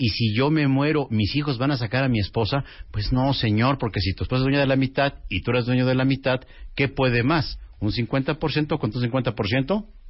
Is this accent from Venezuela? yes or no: no; Mexico; Pero así somos los mexicanos.